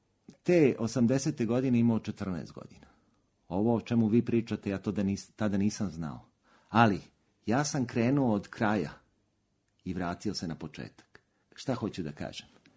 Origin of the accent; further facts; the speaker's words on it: Belgrade, Serbia; Ja sam odrastao na Konjarniku, u Šumicama. To je jedan novi deo Beograda koji je potpuno izgrađen 60. i 70. godina. Jedno moderno naselje sa svim ondašnjim komforom. Mi smo živjeli u lepom modernom stanu